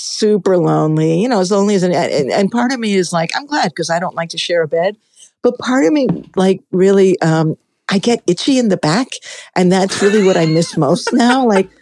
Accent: New York City, New York, United States; I grew up in Washington Heights.

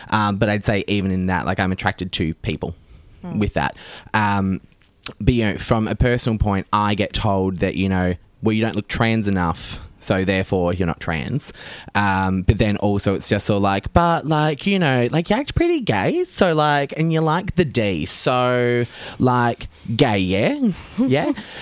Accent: Shepparton, Victoria, Australia; I do believe I was 9 years old, growing up in Shepparton, Country Victoria.

